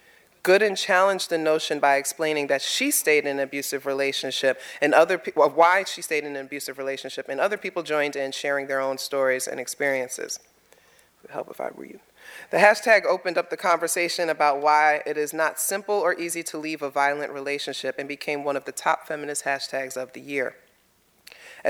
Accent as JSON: {"language": "English", "town": "Bronx", "region": "New York", "country": "United States", "lives_now": "Philadelphia, United States", "said": "As I said, I am from the Boogie Down Bronx. I am a hood girl through and through. When I moved here, I moved to North Philly, 18th and Susquehanna."}